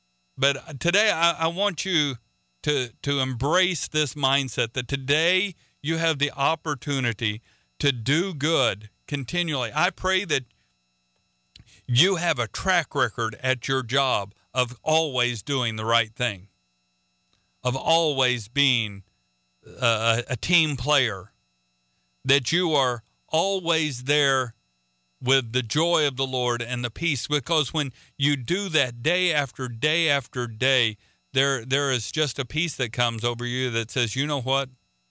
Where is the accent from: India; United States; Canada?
United States; Oklahoma; I'm not a flash in the pan. … from Oklahoma.